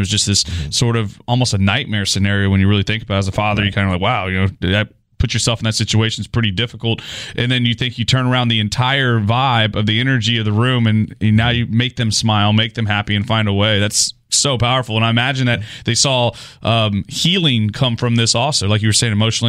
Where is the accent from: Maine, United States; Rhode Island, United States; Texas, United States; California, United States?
Texas, United States; Goliad; now in Houston, United States; I've been here about 9 years. I'm from South Texas. Goliad, Texas is my hometown. It's about an hour and a half southwest